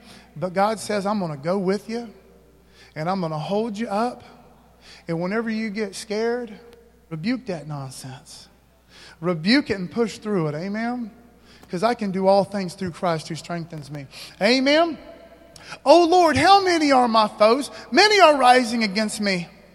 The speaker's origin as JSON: {"language": "English", "country": "United States", "said": "I'm an American."}